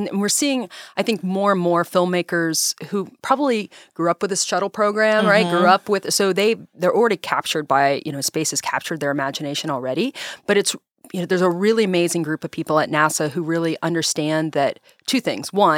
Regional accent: Ohio, United States; Just because I'm a kid from Ohio doesn't mean, you know, I've seen

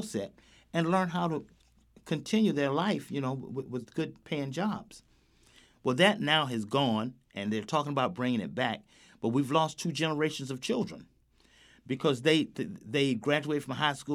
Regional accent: Wilmington, North Carolina, United States; Number one, I'm from Wilmington, and I'm from the bottom neighborhood, and my family's owned a house over there for 55 years.

